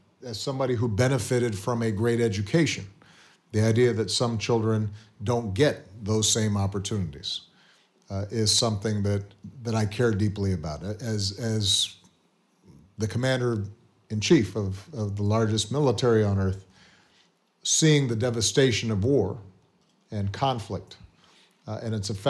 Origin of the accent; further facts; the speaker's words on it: Hawaii, United States; As somebody who was born and raised in Hawaii, the idea that we are not being proper stewards of our planet